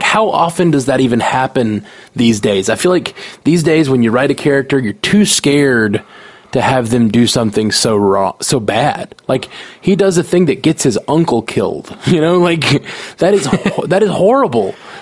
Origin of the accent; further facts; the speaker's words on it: Alabama, United States; I grew up in Alabama